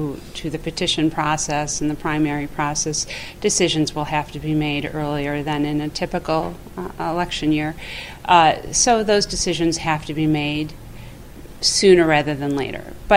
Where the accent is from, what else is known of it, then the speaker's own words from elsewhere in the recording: Amherst, New York, United States; Well, you know, I grew up in Amherst. Have been living in the South Towns for the last 20 years.